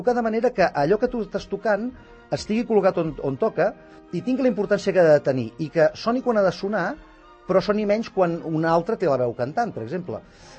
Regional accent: Catalonia, Spain; Seguim pensant com a catalans

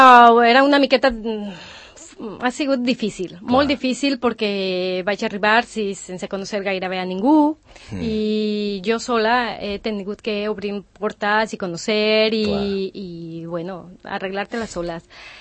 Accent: Guadalajara, Jalisco, Mexico; now in Spain; Mira, jo soc mexicana, jo soy de Guadalajara, México, i vaig arribar aquí

